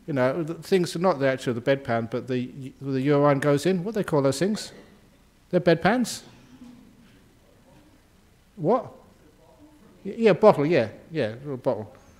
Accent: London, United Kingdom; where I grew up in London.

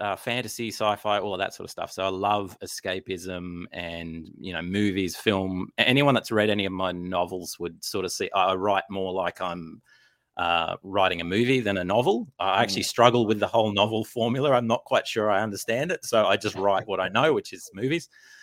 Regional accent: Australia; I'm an Aussie writer.

